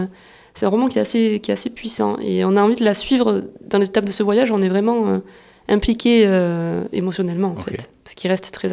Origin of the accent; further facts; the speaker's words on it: France; Parce qu'effectivement, nous en tant que Français, c'est pas quelque chose qui nous appartient.